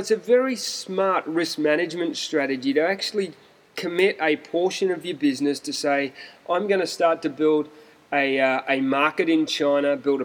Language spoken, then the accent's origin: English; Australia; From the perspective of being an Australian developer and being involved in the building industry